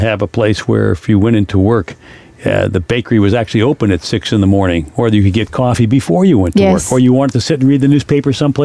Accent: New York City, New York, United States; I grew up in New York City, and so, you know, if the sound of human beings bother you, then New York is not a good choice for you.

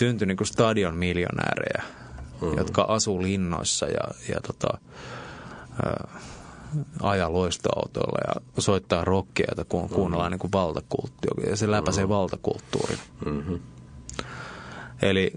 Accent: Espoo, Uusimaa, Finland; mä en muista nuoruuteni Espoossa.

